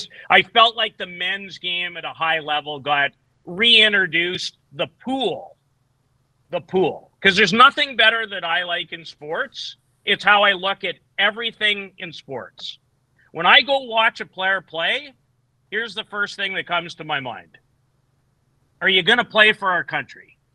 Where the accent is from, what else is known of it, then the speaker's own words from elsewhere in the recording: Saskatoon, Saskatchewan, Canada; his incredible day in Saskatoon, which the only frickin' event I miss in my hometown ever happens to be that one.